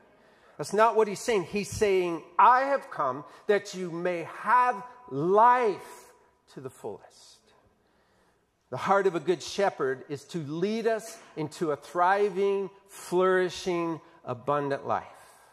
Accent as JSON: {"language": "English", "town": "Tulsa", "region": "Oklahoma", "country": "United States", "tie": "born or raised there", "said": "growing up in Tulsa, Oklahoma, anytime I hear that verse, who is the thief?"}